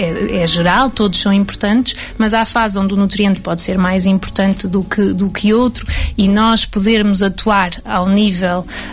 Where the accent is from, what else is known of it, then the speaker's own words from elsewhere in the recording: Ovar, Aveiro, Portugal; também sou natural de Ovar